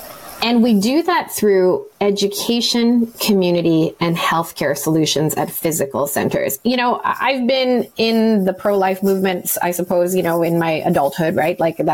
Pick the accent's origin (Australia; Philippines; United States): Philippines; I'm Filipino.